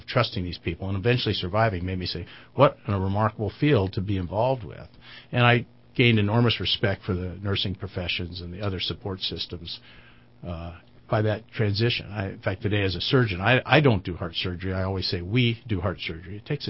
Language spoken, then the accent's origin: English; Ireland; The more I can do to discuss things, being Irish, I guess I love to talk, so I'm loquacious.